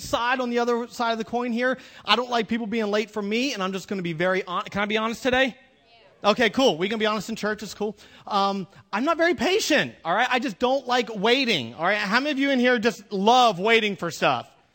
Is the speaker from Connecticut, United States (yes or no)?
no; Pennsylvania, United States; I don't know if it's because I grew up in the North. You know, I grew up in PA, and I can't stand being late.